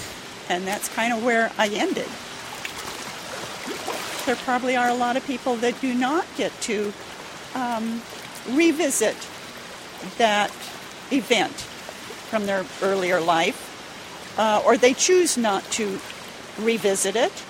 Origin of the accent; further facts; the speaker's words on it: Walla Walla, Washington, United States; I'm 69 years old. I'm from Walla Walla, Washington, and I am the Eastern Washington State, Alaska International record holder in backstroke.